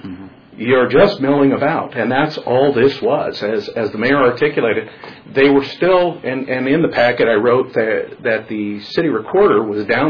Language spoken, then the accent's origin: English; Nyssa, Oregon, United States; my hometown in Nissa, Oregon